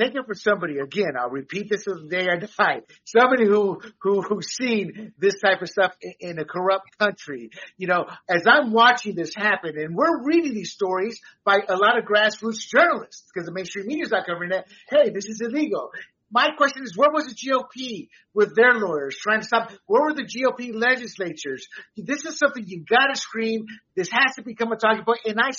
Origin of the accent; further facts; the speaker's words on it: Panama; being born and raised in Panama